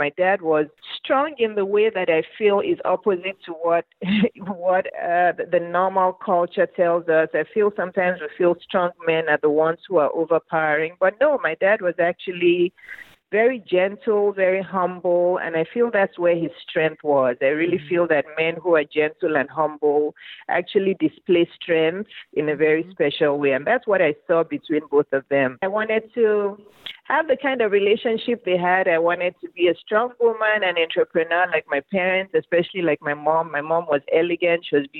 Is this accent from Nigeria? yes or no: yes; Lagos, Nigeria; moved away as an adult; now in England; I was born in Lagos, Nigeria. I was born and raised there. I lived in Nigeria till I was 22, almost 23, before I moved to England. And I studied medicine in England.